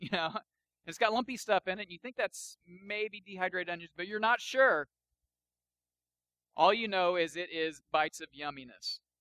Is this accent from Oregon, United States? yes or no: no; Illinois, United States; now in Virginia, United States; I'm from Southern Illinois, and we had two burger places that have burgers that you just don't have here in Virginia.